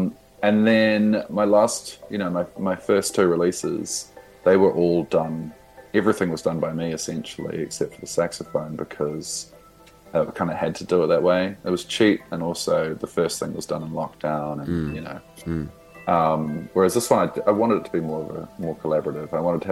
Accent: Hastings, Hawke's Bay, New Zealand; I grew up in Hastings, in Hawke's Bay.

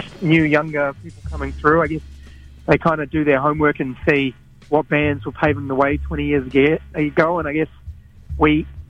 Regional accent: Auckland, New Zealand; growing up in Tamaki Makaurau, it's like, oh, we'll do the roadie to Hamilton.

